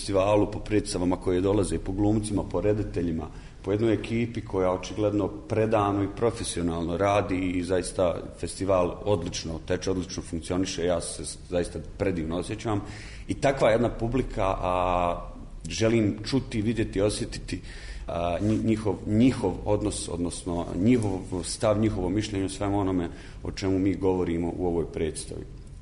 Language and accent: Bosnian; Bosnia & Herzegovina; a s obzirom da ja dolazim iz Bosne i Hercegovine, koja je vjerovatno i puno komplikovanije geografsko područje, nekako opet smo svi na tom brdovitom Balkanu